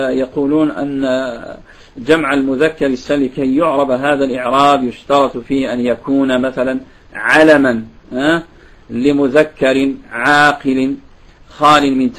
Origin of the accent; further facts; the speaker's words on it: Morocco; وهناك أيضا عندنا نظم هنا معروف يدرس عندنا بالمغرب